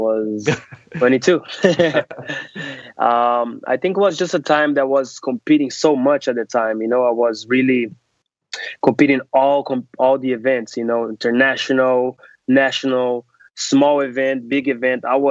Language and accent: English; Brazil; You're from Russia, I'm from Brazil